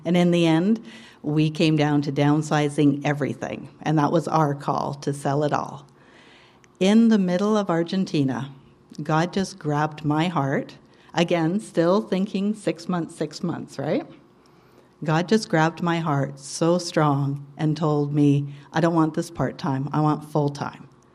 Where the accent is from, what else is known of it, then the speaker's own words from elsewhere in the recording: North Vancouver, British Columbia, Canada; now in Balfour, Canada; I am a Kootenai girl. We moved up from North Vancouver. I'm born and raised in North Van. So born and raised in North Vancouver.